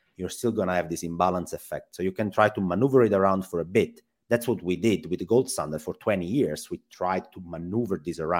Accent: Italy; English is a second language; Italy. So not that far.

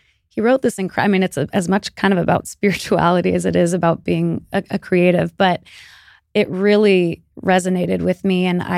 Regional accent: Iran; speaking on behalf of the people in my home country. So, yeah, I think especially since there's such an oppressive regime in Iran

